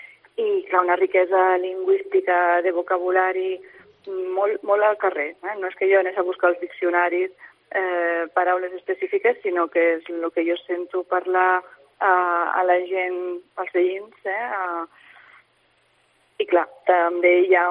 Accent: Barcelona, Catalonia, Spain; accent: Barcelona Catalan; moved away; quan vaig venir de Barcelona, perquè clar, jo estava molt acostumada a un català barceloní que és molt proper a l'estàndard.

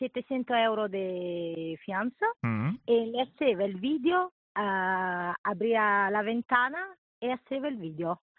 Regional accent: Naples, Campania, Italy; Spanish is a second language; moved away as an adult; now in Tenerife, Spain; Yo soy de Napoli, me encanta el clima es similar

